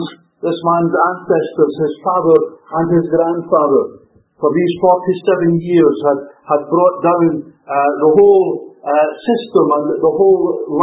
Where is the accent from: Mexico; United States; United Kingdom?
United Kingdom; Scotland; I was thinking about it as a Scotsman. Those foreigners from across the water or from across the border will excuse me.